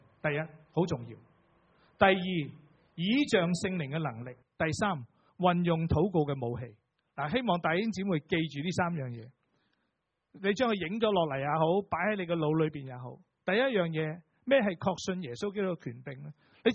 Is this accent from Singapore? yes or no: no; Guangdong, China; 即是中国人说，我们广东人说，去到天脚底。